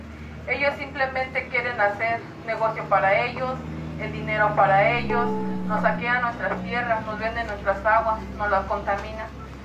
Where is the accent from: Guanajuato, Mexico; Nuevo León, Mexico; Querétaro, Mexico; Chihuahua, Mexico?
Querétaro, Mexico; Santiago Mexquitlán; now in Mexico City, Mexico; somos este la comunidad otomí que recibimos en la Ciudad de México. Y nosotros somos del estado de Querétaro, somos de Santiago Mexquitlán.